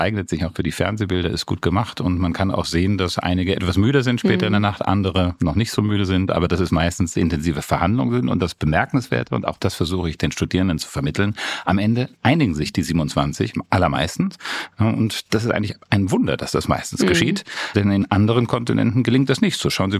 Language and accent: German; Germany; now in Austria; Wenn ich in meinem Heimatland Deutschland wählen würde, würde ich nur 96 wählen. Das heißt, meine Stimme zählt in Österreich fast doppelt so viel, wie sie in Deutschland zählt.